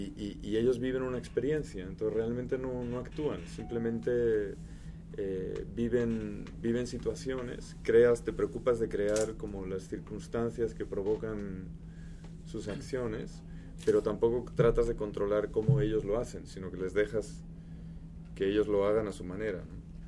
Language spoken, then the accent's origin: Spanish; Spain; moved away; Tengo doble nacionalidad, pero la verdad es que una vez emigras, yo emigré hace casi 20 años de España.